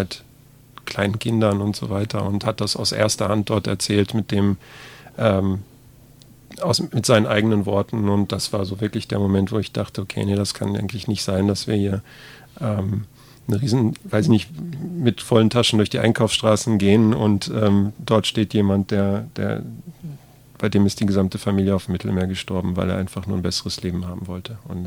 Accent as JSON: {"language": "German", "region": "North Rhine-Westphalia", "country": "Germany", "said": "also ich komme aus dem Ruhrgebiet und da war eine Kundgebung, an der ich teilgenommen habe, passiv"}